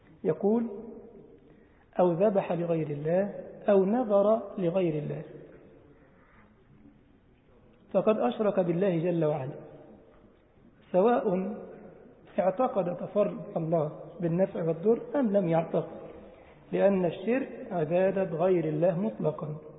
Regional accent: Egypt; ليها قبر عندنا في مصر وضريح ومزار

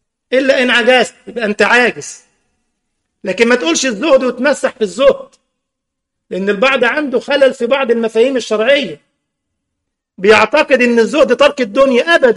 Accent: Egypt; وكان رئيس القضاء عندنا في مصر

